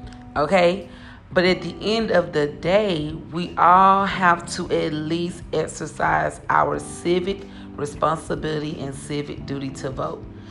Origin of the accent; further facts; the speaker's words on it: Texas, United States; Now, I will say this, in my home state of Texas